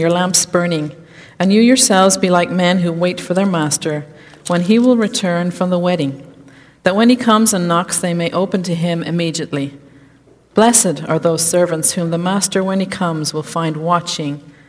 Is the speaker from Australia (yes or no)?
no; Ireland; moved away as an adult; now in United States; for those who don't know you, yes, I come from 6,000 miles away. I grew up in Ireland, and I married Brian at the back there almost 11 years ago, and I've been in America since.